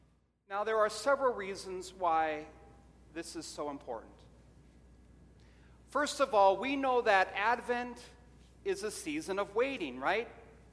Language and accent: English; Williston, United States; You know that I'm born and raised in Williston. There's only one Catholic church in Williston.